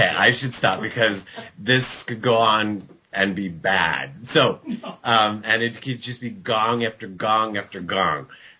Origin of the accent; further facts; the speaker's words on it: United States; born there; See, now, I was born in America, but from Italian-American parents who came from Sicily.